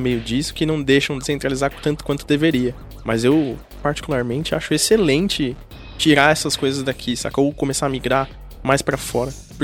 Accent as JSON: {"language": "Portuguese", "region": "São Paulo", "country": "Brazil", "tie": "born or raised there", "said": "eu nasci e cresci em São Paulo e eu acho ótimo que existam coisas fora de São Paulo."}